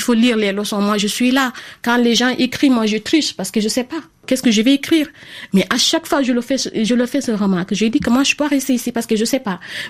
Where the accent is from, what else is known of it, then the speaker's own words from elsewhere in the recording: Casamance, Senegal; moi, j'habite en Casamance. Je suis originelle. Je suis sénégalaise, mais je suis originelle de Casamance. Donc, à l'époque, il y avait l'école dans mon village.